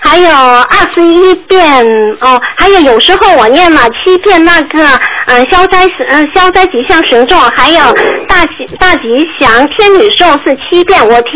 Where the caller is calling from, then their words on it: Singapore; 你好，我是从新加坡打过来的。